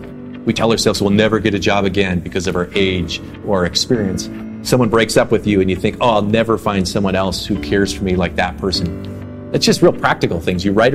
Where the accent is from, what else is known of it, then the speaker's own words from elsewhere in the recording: Midwest, United States; Even though I grew up in the Midwest, I have never actually been in a tornado.